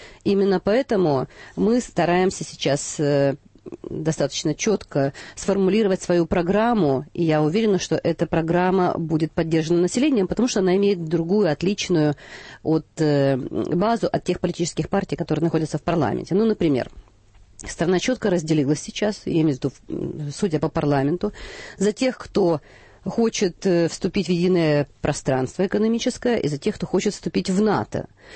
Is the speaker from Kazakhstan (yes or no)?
no; Ukraine; Я лично, как украинка, не готова еще к передаче своего суверенитета